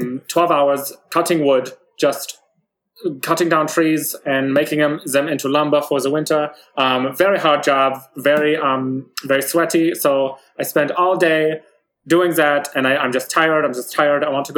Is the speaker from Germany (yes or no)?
yes; South Germany, Germany; English is a second language; It's from the south of Germany. A beautiful little town. It was just such a time to grow up.